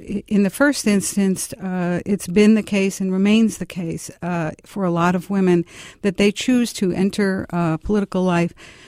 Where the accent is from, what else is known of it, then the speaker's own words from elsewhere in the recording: Chicago, Illinois, United States; And I spent a lot of time in Springfield, Illinois, because I'm from Chicago